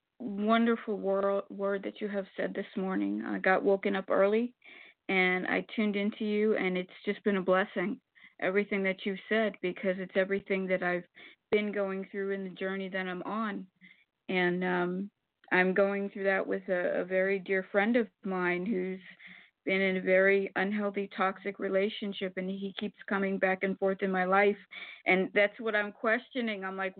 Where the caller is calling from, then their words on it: Florida, United States; I am in Florida.